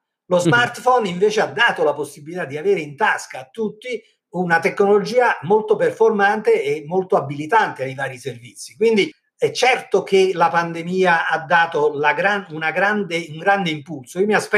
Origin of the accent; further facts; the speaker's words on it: Campania, Italy; Certo che ci credo, sono anche io un campano, quindi, quindi so perfettamente che questa è una grande opportunità per il Sud